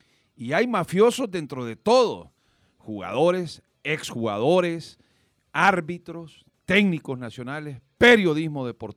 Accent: El Salvador; porque yo soy salvadoreño.

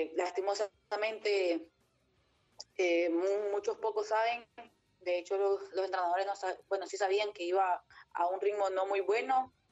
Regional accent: El Salvador; Como salvadoreña creo que ha sido un poco difícil adaptarme a muchas cosas nuevas.

